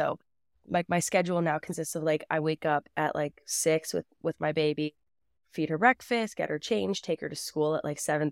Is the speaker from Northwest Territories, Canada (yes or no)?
no; Toronto, Ontario, Canada; now in Montreal, Canada; Toronto, like the city.